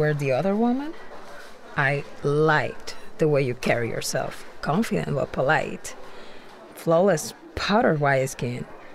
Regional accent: Mexico City, Mexico; Where I grew up in Mexico City, everyone danced the baile folclorico, traditional dances.

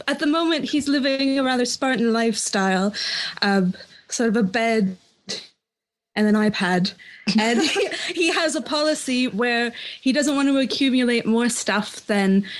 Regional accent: Ontario, Canada; now in United Kingdom; I'm from Ontario, near Ottawa.

